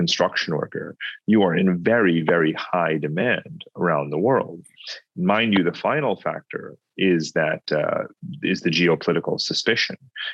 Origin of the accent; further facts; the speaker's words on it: Dubai, United Arab Emirates; also born or lived in India / New York City / Germany / United Kingdom; I'm myself a member of the Indian diaspora, I was born in India, but as you can tell from my accent, I didn't exactly grow up there. But I grew up in the United Arab Emirates, in Dubai and Abu Dhabi. I grew up in New York City, in Germany, outside of Hamburg